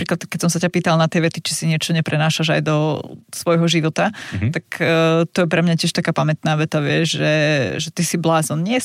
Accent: Prešov, Prešov Region, Slovakia; Ja som z Prešova, som v pohode

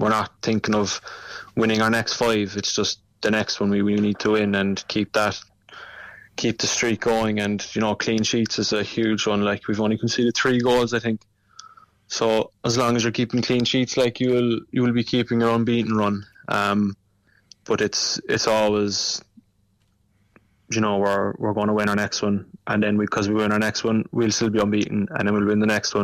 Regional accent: Cork, Munster, Ireland; just a lot of my family were there and stuff, and, you know, we're all from Cork, so it was probably my highlight.

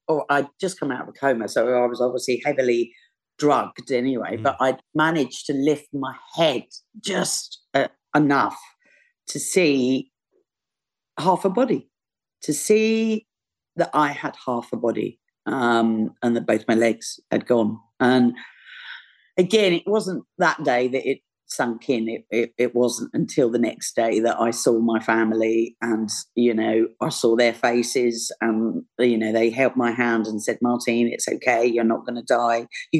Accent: London, United Kingdom; accent: Cockney; I don't know whether you hear from my accent, but I'm actually a Bow Bell Cockney. I'm from London.

